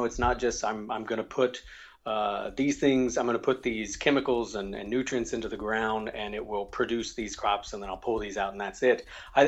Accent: the South, United States; But as a kid, I mean, growing up in the South, everybody had a garden.

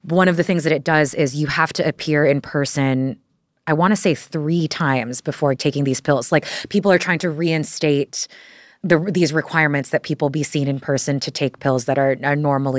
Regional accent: Texas, United States; I'm from Texas, right?

